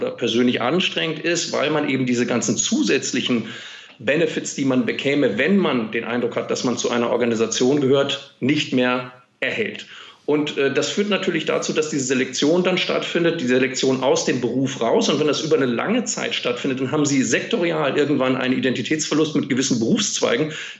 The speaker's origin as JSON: {"language": "German", "country": "Germany", "said": "jedenfalls in Deutschland, wo ich herkomme, wie Sie unschwer in meinem Akzent hören können"}